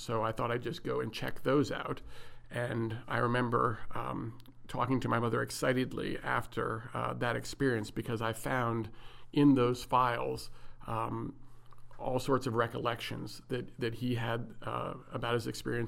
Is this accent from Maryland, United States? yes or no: yes; Maryland, United States; now in McLean, United States; I obviously am my mother's child, so I grew up in Maryland also.